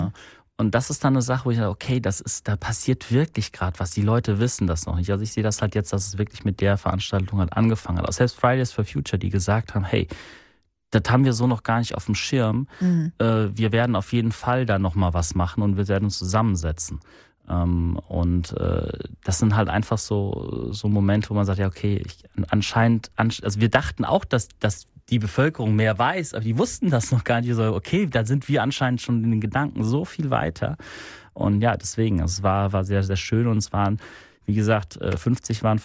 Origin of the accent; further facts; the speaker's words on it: Hesse, Germany; now in Krefeld, Germany; weil ich bin aus Südhessen gekommen und Südhessen ist echt cool.